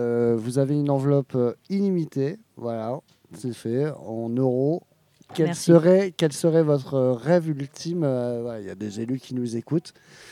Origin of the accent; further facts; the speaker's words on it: Florac, Occitanie, France; nous, on vient de Lozère, hein, à Florac.